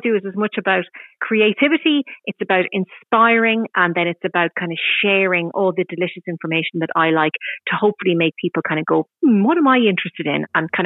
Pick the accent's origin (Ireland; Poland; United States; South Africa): Ireland; I think as Irish people, that's what we do.